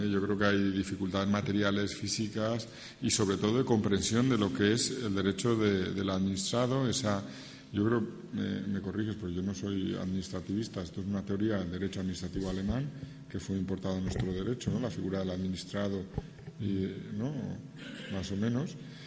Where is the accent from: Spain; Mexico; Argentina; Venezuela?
Spain; Es una cosa que como españoles siempre nos sorprende